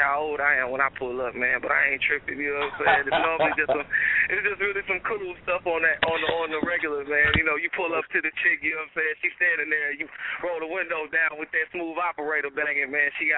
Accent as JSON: {"language": "English", "town": "Dallas", "region": "Texas", "country": "United States", "said": "A lot of times people won't get that I'm from Dallas, Texas right off with a lot of the wordplay that I got and the rhyme patterns"}